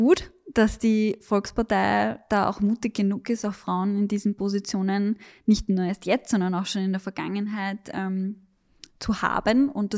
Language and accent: German; Vienna, Austria; Da bin ich wahrscheinlich als Wienerin auch ja besonders geprägt, weil wir einfach in Wien sehen